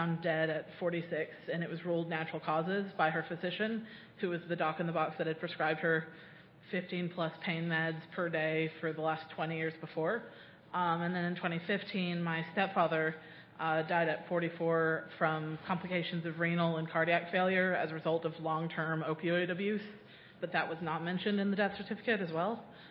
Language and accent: English; the South, United States; I'm from the South, which is pretty much opioid addiction is our favorite pastime.